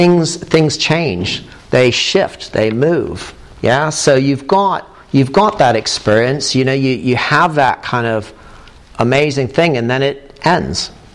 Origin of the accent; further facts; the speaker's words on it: Ohio, United States; I mean, I grew up in America, in Ohio, so it was pretty easy to have that realization.